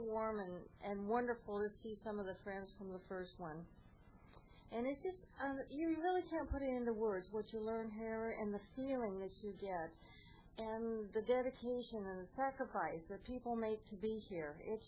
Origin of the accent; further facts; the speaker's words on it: Los Angeles, California, United States; I'm from Los Angeles, and this is my second conference.